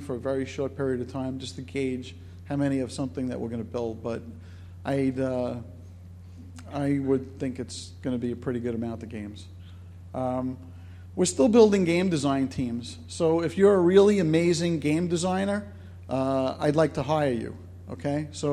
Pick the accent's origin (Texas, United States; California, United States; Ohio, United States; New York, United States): New York, United States; Brooklyn; accent: Brooklyn; my Brooklyn accent kicking in there